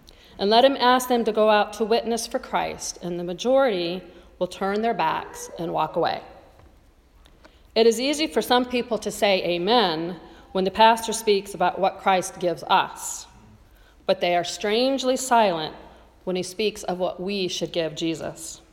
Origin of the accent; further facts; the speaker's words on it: Las Vegas, Nevada, United States; many of you know that that's where I'm from. Las Vegas is my hometown.